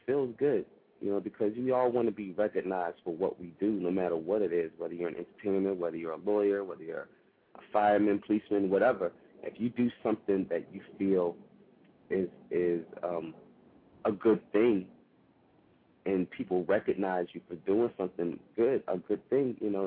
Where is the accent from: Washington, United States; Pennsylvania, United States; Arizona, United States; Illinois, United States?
Pennsylvania, United States; Philadelphia; people really took to me once I said that I was from Philly. You know, mm-hmm. I lived in West Philadelphia.